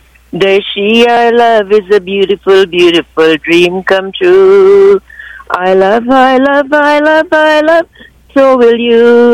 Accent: Penal, Penal–Debe, Trinidad & Tobago; I'm from Pinal

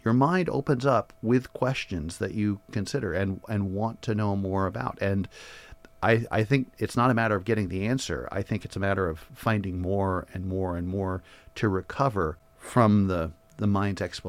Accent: Portland, Oregon, United States; I grew up in Portland, and I spent a lot of time up here too, seeing my grandparents.

